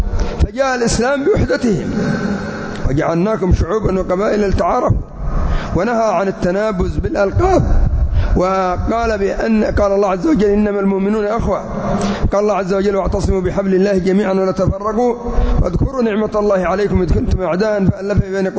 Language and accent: Arabic; Yemen; خرجوا على أولياء أمورهم، سواء عندنا في اليمن أو في كثير من البلدان